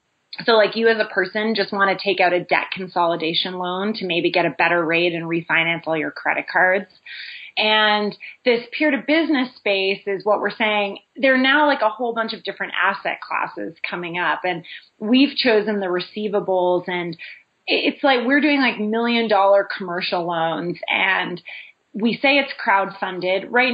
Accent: Montreal, Quebec, Canada; moved away as an adult; also born or lived in London, United Kingdom; But I'm Canadian originally, so I grew up in Montreal and went to university there.

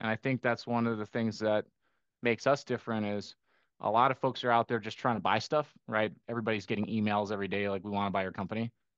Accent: Costa Rica; I grew up in Costa Rica, so I have a little bit of international flavor to me.

